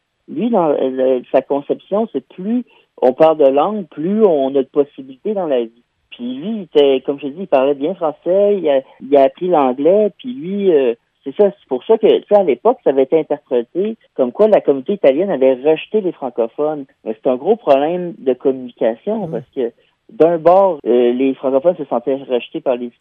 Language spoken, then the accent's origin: French; Montreal, Quebec, Canada; Moi, je suis Montréalais